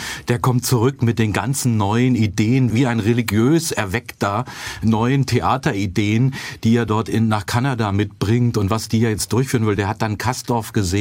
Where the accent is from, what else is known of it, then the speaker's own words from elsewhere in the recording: Braunschweig, Lower Saxony, Germany; Die gibt es sogar in einer mittelgroßen Stadt wie meine Heimatstadt Braunschweig im östlichen Ringgebiet.